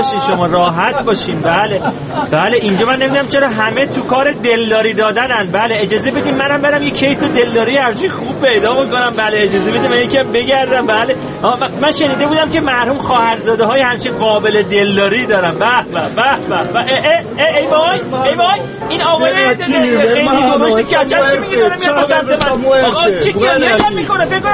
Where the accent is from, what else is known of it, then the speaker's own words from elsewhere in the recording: Iran; حاج آقا من خبرنگار ایرانی هستم